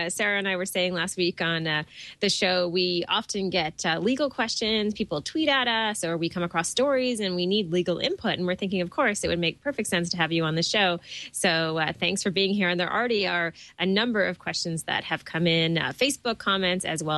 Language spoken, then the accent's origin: English; Toronto, Ontario, Canada; from Toronto, Ontario, Canada.